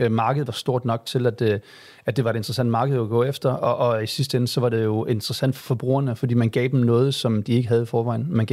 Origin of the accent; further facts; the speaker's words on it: Odense, Region of Southern Denmark, Denmark; Man kan måske høre på min dialekt, at jeg ikke er fra København, men man kommer fra Odense, så vi kender hinanden fra Odense.